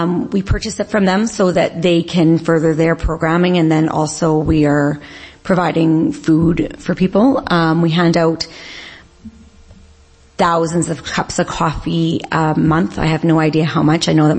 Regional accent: Regina, Saskatchewan, Canada; because I grew up here in Regina with immense privilege. My dad's a doctor. My mom's a nurse who was able to stay home throughout my childhood.

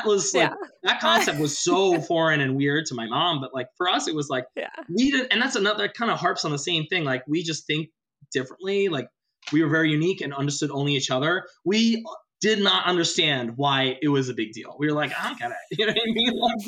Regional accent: Westchester, New York, United States; And, you know, we're from Westchester.

